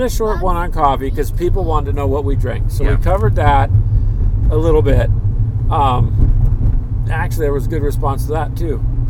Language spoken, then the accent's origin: English; United States; Sorry, sir, I'm American, so is that miles?